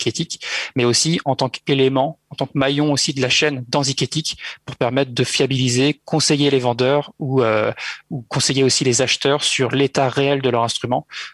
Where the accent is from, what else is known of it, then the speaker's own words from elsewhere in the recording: Pays de la Loire, France; donc je suis originaire de Mayenne et c'est donc là-bas justement où j'ai appris à jouer de la musique